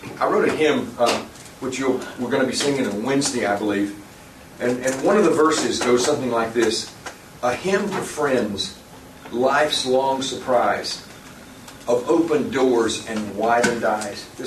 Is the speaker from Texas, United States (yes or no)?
yes; Jasper, Texas, United States; He was pastor of a very tiny little Episcopal church in my hometown of Jasper, Texas.